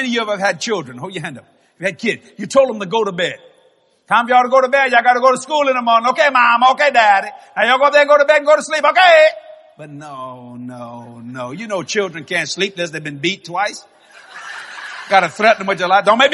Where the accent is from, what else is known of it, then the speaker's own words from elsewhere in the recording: Algiers, Louisiana, United States; born there; I'm a Cajun. Actually, I was born in Algiers, Louisiana. I'm a West Bank boy.